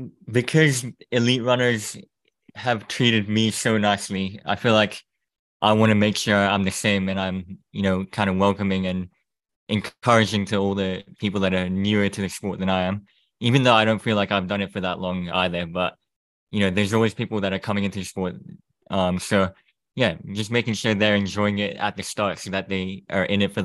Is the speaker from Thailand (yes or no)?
yes; Thailand; I grew up in Thailand. I'm Japanese though, so I've been quite international